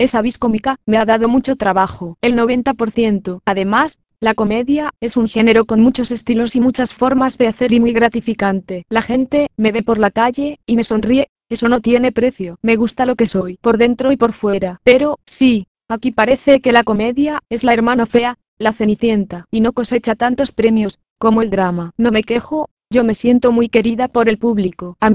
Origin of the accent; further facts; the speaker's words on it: Basque Country, Spain; Somos vascos, tenemos esa especie de pudor por expresar los sentimientos